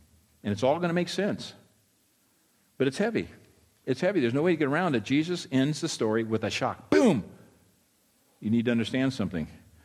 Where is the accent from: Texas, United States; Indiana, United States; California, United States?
California, United States; Whittier; I was raised in Whittier.